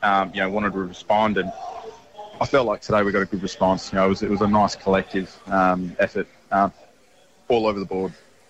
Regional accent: Perth, Western Australia, Australia; But, growing up in Perth and mad West Coast supporter growing up

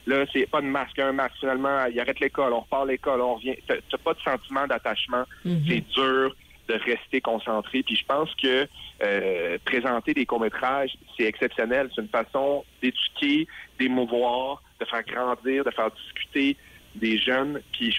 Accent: Chicoutimi, Quebec, Canada; on le dit tout le temps là, que je viens de Chicoutimi, mais pour vrai, au Saguenay, on se vire les pieds assez rapidement

